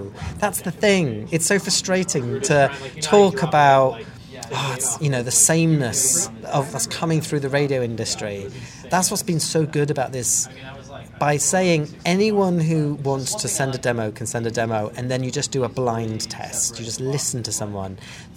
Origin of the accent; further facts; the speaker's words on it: Aberystwyth, Wales, United Kingdom; You know, I'm from Aberystwyth.